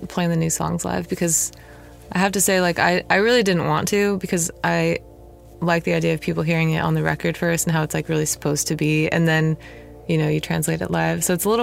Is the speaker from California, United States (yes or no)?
yes; Sacramento, California, United States; also born or lived in Los Angeles; because I'm from Sacramento, and, you know, yeah, but I guess I lived in LA for like 7 years or something